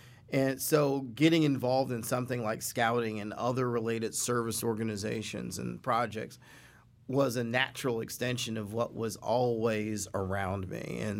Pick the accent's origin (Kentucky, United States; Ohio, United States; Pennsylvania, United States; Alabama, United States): Pennsylvania, United States; Pittsburgh; a lot of people are catching on to a days gone by glimpse of my hometown through the movie Fences by August Wilson.